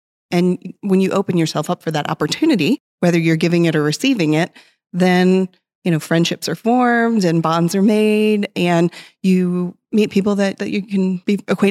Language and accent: English; Baltimore, Maryland, United States; I'm from Baltimore, Maryland, also a avid ASHRAE volunteer.